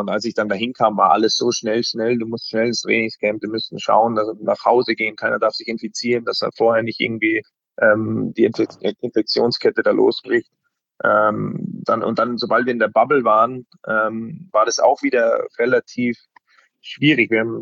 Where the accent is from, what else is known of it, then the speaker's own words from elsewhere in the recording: Bavaria, Germany; wie man so schön sagt bei uns in Bayern, der Depp